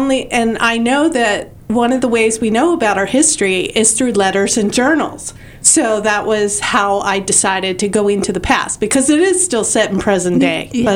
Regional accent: Philadelphia, Pennsylvania, United States; One is because I'm from Philadelphia and I always set my books in Philadelphia.

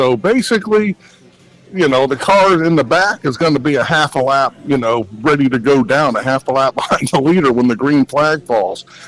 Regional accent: Florida, United States; born there; Well, I was born in Florida, so yeah.

